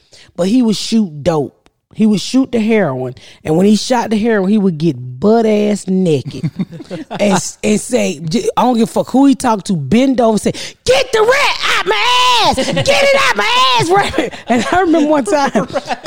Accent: Atlanta, Georgia, United States; Well, I grew up in Atlanta.

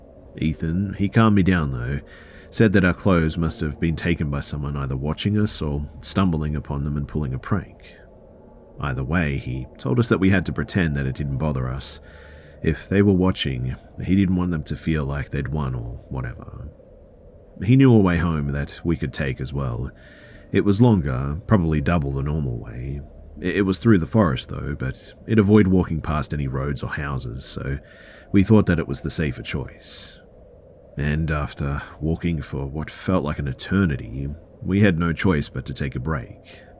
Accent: Galicia, Spain; We grew up in a very rural area of Galicia, Spain. We're British by blood, but Spanish by culture.

